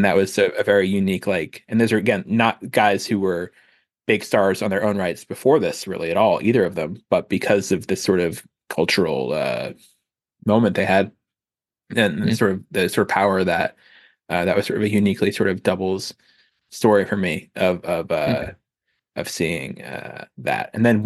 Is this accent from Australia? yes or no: no; United States; But generally, I like the US. I'm American. I like the loudness of it.